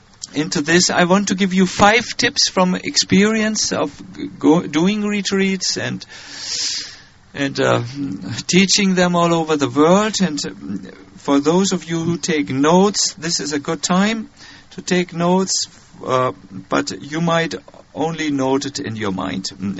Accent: Germany; English is a second language; I come from Germany.

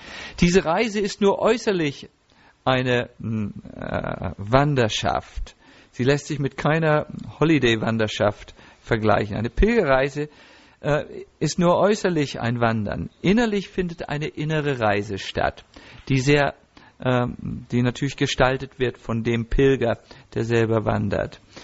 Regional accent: Northern Germany, Germany; ich komme aus Norddeutschland, da kennt man nur solche Worte.

